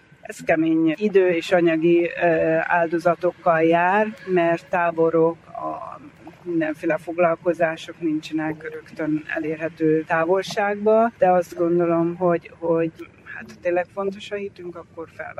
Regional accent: Budapest, Hungary; also born or lived in London; én Budapesten nőttem föl, utána Londonban éltem, mind a kettő főváros, nagyváros.

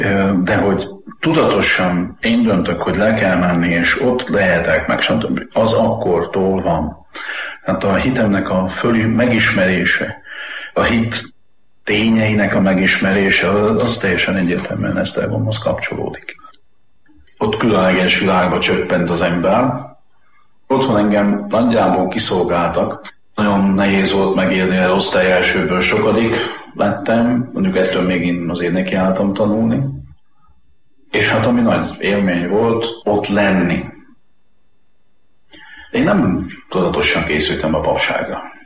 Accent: Zalaudvarnok, Zala, Hungary; also born or lived in Zalaszentgrót; Én rendes paraszti származású ember vagyok. Szülővárosom Zalaszengrót, mert csak ott volt szülő otthon, de én Zalaudvarnokon nőttem föl, és azt a helyet tartom szülőfalunknak. Csodálatos vidék, gyönyörűség

